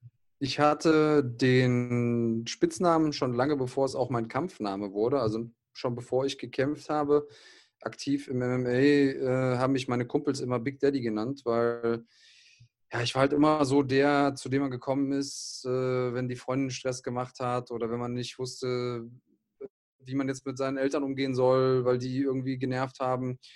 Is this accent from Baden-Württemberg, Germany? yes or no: no; Munich, Bavaria, Germany; also born or lived in Greece; als ich geboren wurde, bin ich zwar in München geboren worden, weil meine Mutter den griechischen Ärzten nicht so richtig vertraut hat, war dann aber die ersten 2 Jahre in Griechenland und bin dann mit meiner Mutter alleine wieder zurückgekommen.